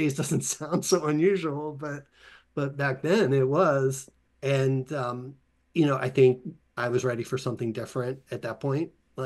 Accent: Philadelphia, Pennsylvania, United States; So as you said, I'm from Philly

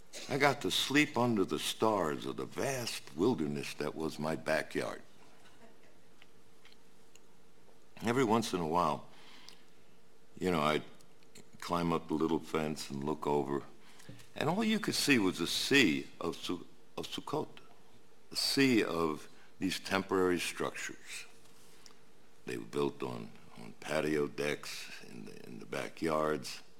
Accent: Brooklyn, New York, United States; growing up in Brooklyn and going to two different schools, public school during the day and then in the evening, the cheder.

